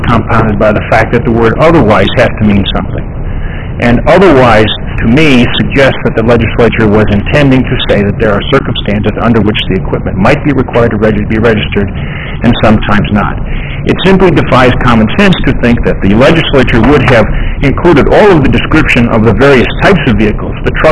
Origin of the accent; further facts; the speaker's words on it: Wisconsin, United States; The statutes that we are talking about originated in my home state in Wisconsin back in 1935